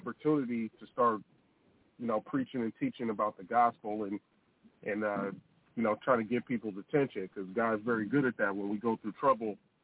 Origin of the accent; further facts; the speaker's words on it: California, United States; Yeah, I'm from California, so I like pot liquor style greens too